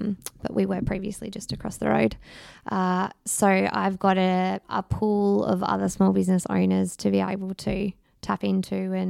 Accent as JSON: {"language": "English", "town": "Geelong", "region": "Victoria", "country": "Australia", "tie": "born or raised there", "also_born_or_lived": "Melbourne", "said": "we moved from Melbourne back to Geelong where I grew up, brought the family here."}